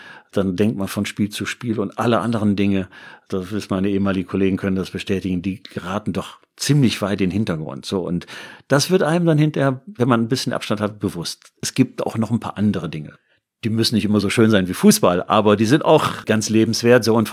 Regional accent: Düsseldorf, North Rhine-Westphalia, Germany; ich bin Düsseldorfer und Fortuna ist mein Verein.

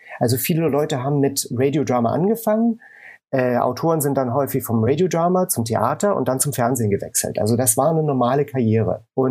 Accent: Hamburg, Germany; moved away as an adult; also born or lived in England / Texas, United States; now in Los Angeles, United States; Ich komme ursprünglich aus Hamburg. Ich bin gebürtiger Hamburger, bin aber dann nach dem Studium oder zum Studium schon nach England gegangen und dann anschließend nach Texas, nach Amerika und habe mich so nach Westen vorgearbeitet, Richtung Los Angeles

